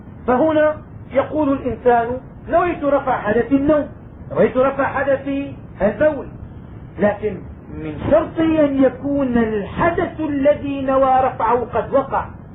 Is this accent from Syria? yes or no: yes; Syria; عندنا في الشام معظم المساجد يذكر المؤذن أو الإمام المصلين بالنية